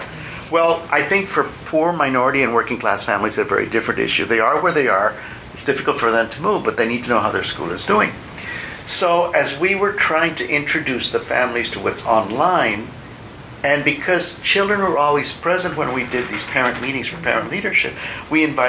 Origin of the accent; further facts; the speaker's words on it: Laredo, Texas, United States; when families from South Texas, including from Laredo, from my hometown, would go up north